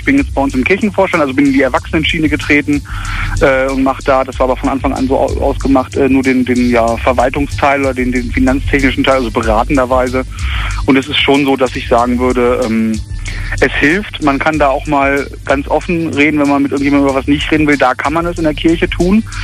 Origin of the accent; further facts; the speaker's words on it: Lower Saxony, Germany; ich komme aus der Ecke Hannover und das ist irgendwie so drin, das kann man ja immer sagen.